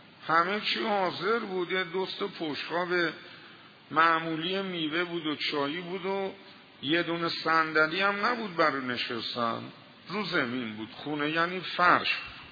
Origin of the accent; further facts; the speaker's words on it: Tabriz, East Azerbaijan, Iran; سال 1370 اتفاقی من از تبریز اومدم زیارت حضرت رضا